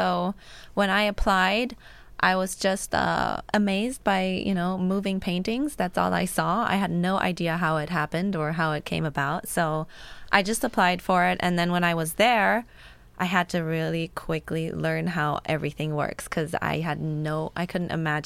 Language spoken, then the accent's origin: English; Berlin, Germany; now in San Diego, United States; I was born in Berlin and raised there, and moved to San Diego 9 years ago.